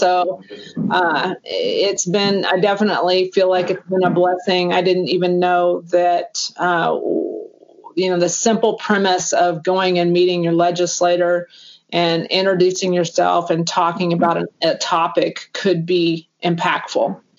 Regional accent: Tulsa, Oklahoma, United States; I'm from Tulsa, Oklahoma, but our joke is that we do laundry and taxes in Tulsa because my husband and I are both professional shooters.

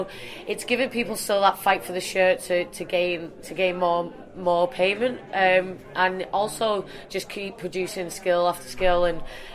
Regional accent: Canada; And to be fair, playing for two nations, And Canada's my hometown.

